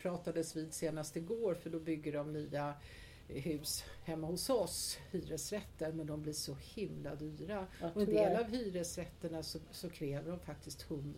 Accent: Stockholm, Stockholm County, Sweden; accent: södersnack; och jag kommer från Solberg i Älvsjö stadsdel i Stockholm.

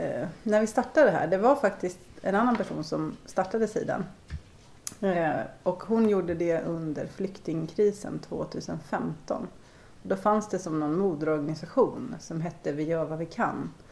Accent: Tyresö, Stockholm County, Sweden; jag bor på Forneden, så... Vi har flyttat från Krusboda till Forneden, men jag blir kvar här. Både jag och min man är ju uppväxta i Tyresö.

